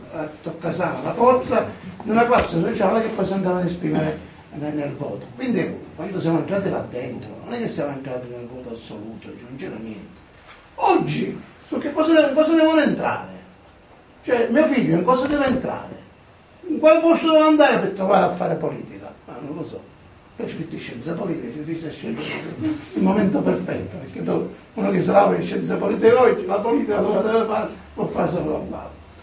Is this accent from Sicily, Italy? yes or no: yes; Sicily, Italy; Se vado al mio paese, che è un paese sperduto dalla Sicilia